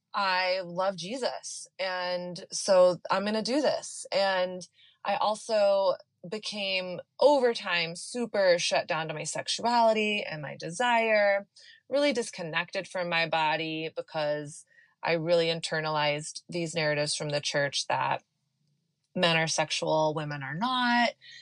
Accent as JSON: {"language": "English", "region": "Texas", "country": "United States", "tie": "born or raised there", "said": "I grew up in the South in Texas during the height of the purity culture."}